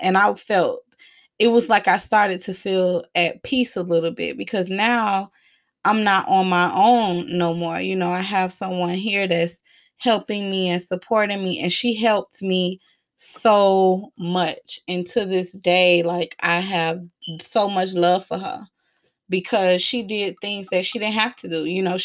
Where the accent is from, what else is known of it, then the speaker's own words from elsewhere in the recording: Miami, Florida, United States; Mind you, I'm from Miami, so I'm used to maintenance.